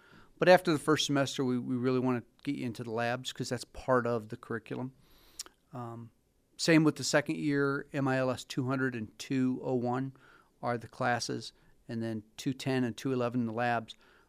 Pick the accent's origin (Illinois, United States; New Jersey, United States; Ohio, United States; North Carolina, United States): Ohio, United States; Akron; also born or lived in Barberton; born and raised in Akron and lived in Barberton all my life, graduated from Barberton High School, came to Akron